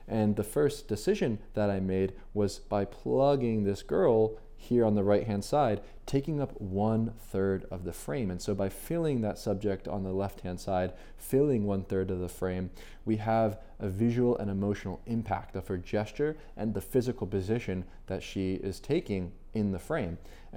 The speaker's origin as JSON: {"language": "English", "town": "Philadelphia", "region": "Pennsylvania", "country": "United States", "tie": "born or raised there", "said": "And so here in my hometown, Philadelphia, I returned to the same street over and over again to practice layering."}